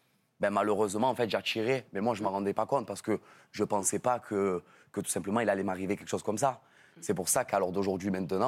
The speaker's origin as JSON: {"language": "French", "country": "France", "said": "j'aime la France, je suis français"}